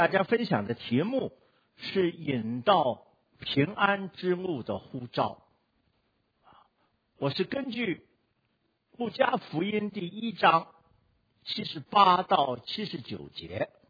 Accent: Beijing, China; moved away; 我记得我小的时候在北京，我离开北京以前从来没有听过耶稣这两个字

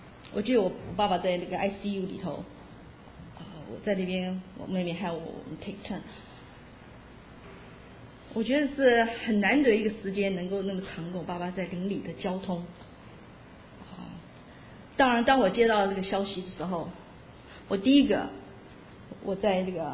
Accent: China; 我就想我们中国人啊，感情很薄，不流露的。

